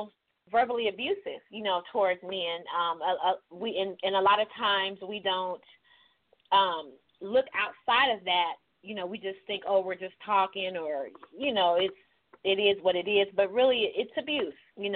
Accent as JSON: {"language": "English", "town": "Chicago", "region": "Illinois", "country": "United States", "said": "Well, we're all from Chicago, so and that's where Miss Vicky unfortunately was murdered."}